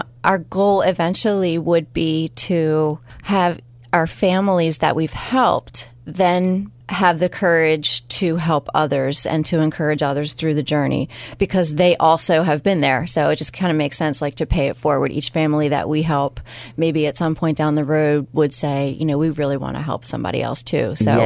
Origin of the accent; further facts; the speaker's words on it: Forest Hill, Maryland, United States; We're from Forest Hill.